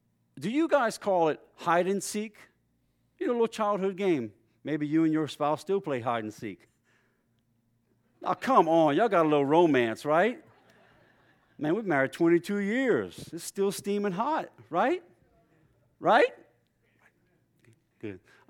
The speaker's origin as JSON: {"language": "English", "region": "Louisiana", "country": "United States", "tie": "born or raised there", "said": "Well, I was raised in South Louisiana, and we lived off of $300, not a day, a month."}